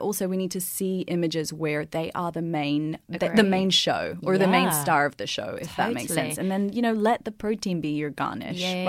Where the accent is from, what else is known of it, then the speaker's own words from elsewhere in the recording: Australia; accent: Australian; Okay, so I will say that the less pants, more plants in my Aussie accent.